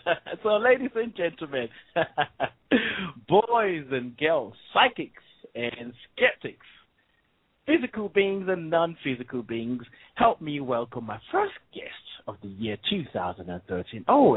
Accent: Nigeria; Because I grew up in Nigeria, that means so much to me.

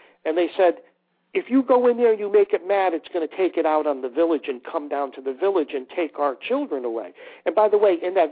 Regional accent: United States; So I said, no, I'm an American.

